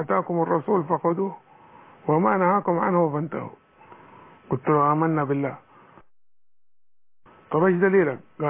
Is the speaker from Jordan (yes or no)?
no; Yemen; وهذا فخر لي اني من اهل اليمن.